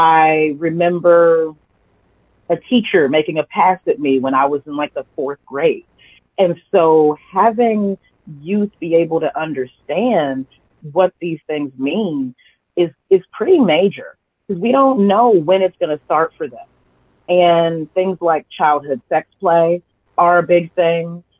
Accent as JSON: {"language": "English", "region": "Missouri", "country": "United States", "tie": "born or raised there", "said": "I grew up in Missouri. My entire family is religious."}